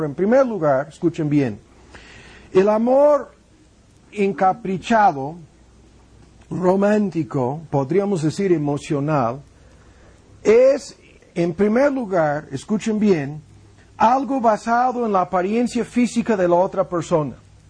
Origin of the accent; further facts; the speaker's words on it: United States; Spanish is a second language; Yo tengo que hablar de gringos, de Gringolandia y de mi cultura, porque eso es lo que soy, soy gringo.